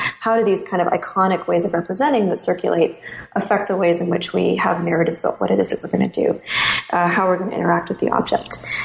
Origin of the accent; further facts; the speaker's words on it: Canada; And as a Canadian, I found it really hard to follow.